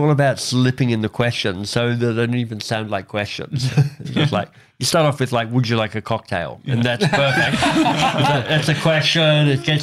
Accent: Canada; Well, as a Canadian, I don't know.

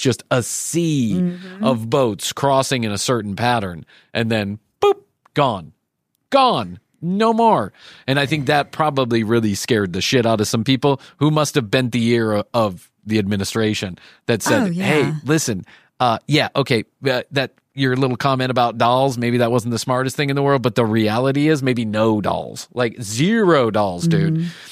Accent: Chicago, Illinois, United States; I grew up in Chicago.

